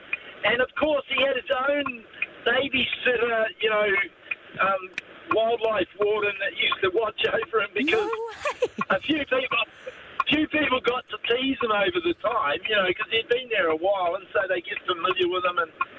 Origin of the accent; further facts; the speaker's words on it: New Zealand; moved away; I'm a Kiwi, and I've been here for 25 years now. But when I used to live in New Zealand, we lived in a place that was called Mount Maunganui